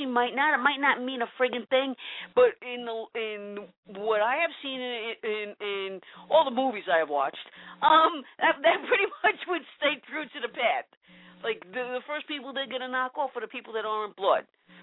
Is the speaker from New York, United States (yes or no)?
yes; New York City, New York, United States; I grew up like in the Bronx streets, you know.